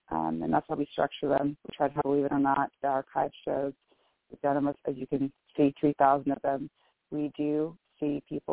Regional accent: Bellevue, Washington, United States; I'm from Bellevue, Washington.

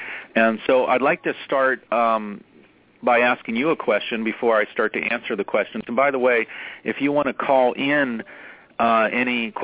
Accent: Pittsburgh, Pennsylvania, United States; I just directed a film about my hero growing up in Pittsburgh, Roberto Clemente

